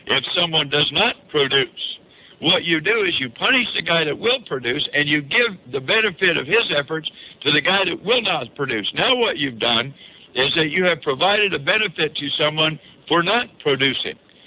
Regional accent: Santa Cruz, California, United States; especially when you're growing up in Santa Cruz, where this left-wing giveaway stuff is so prevalent.

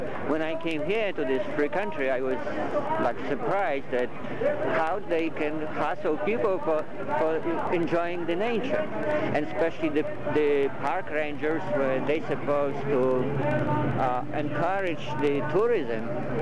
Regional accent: Poland; English is a second language; now in Mountain View, United States; I'm originally from Poland.

